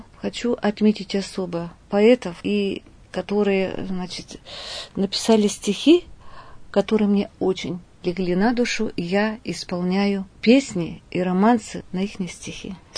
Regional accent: Khanty-Mansi Autonomous Okrug, Russia; Я уроженка Ханты-Мансийского округа. Всю жизнь, можно сказать, прожила там.

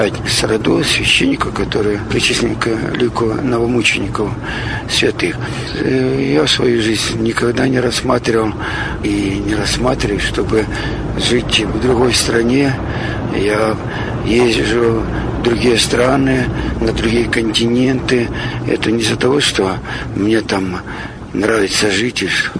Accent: Arkhangelsk Oblast, Russia; мы все из Поморова, с Архангельской области, ну тогда губерния была, соответственно, у меня в роду священники и моряки, и рыбаки

